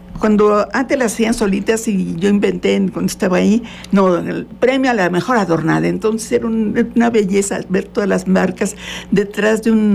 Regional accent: Tequesquitengo, Morelos, Mexico; Y pueden hacer el recorrido, les recomiendo, es mi pueblo, pues, y restaurante Don Cata.

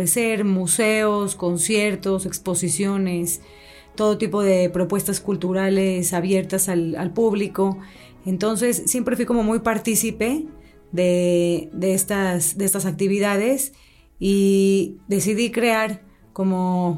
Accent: Mexico City, Mexico; soy de la Ciudad de México y bueno, la ciudad tendrá sus cosas, su tráfico, su smog. Sabemos que tiene sus retos, pero también tiene cosas maravillosas, como justamente las propuestas culturales. Así que la mayor parte de mi vida estuve en el Distrito

